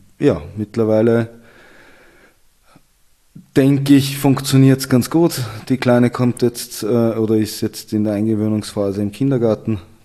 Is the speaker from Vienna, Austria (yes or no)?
yes; Vienna, Austria; Ich bin in Wien aufgewachsen.